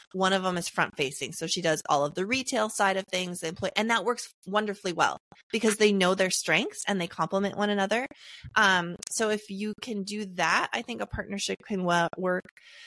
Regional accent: North Dakota, United States; Yeah, I'm from North Dakota originally, though

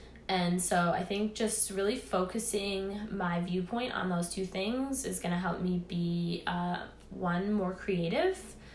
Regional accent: Minnesota, United States; growing up in Minnesota, I always felt like, oh, this is, you know, like such a small town. There's nothing here.

